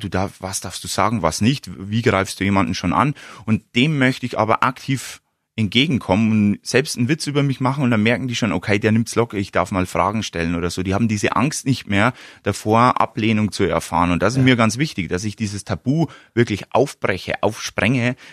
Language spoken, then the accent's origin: German; Wolnzach, Bavaria, Germany; da gibt's einen Lauf bei mir in Wollenzach, in meinem Heimatort